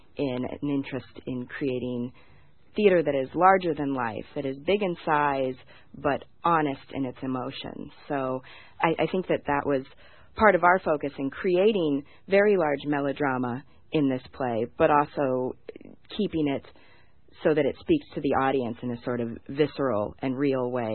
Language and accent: English; New Mexico, United States; I am. I grew up in New Mexico.